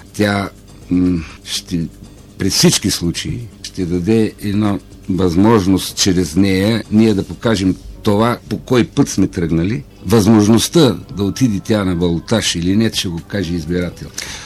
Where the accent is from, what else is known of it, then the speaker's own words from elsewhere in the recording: Plovdiv, Plovdiv Province, Bulgaria; аз съм пловдивчанин, роден съм в този град, общувам с много хора